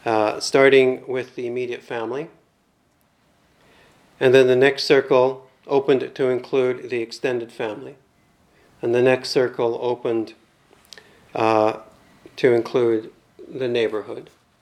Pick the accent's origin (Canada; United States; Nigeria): Canada; Calgary, Alberta; I grew up here in Calgary, a cowboy society, a culture that prizes the myth of the individual hero.